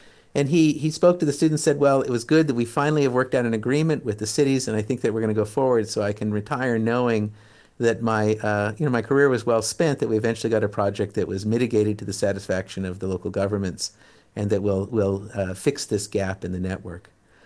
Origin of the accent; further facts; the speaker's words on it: Long Beach, California, United States; I grew up in Long Beach, just about a quarter of a mile with what was to become the 405 freeway.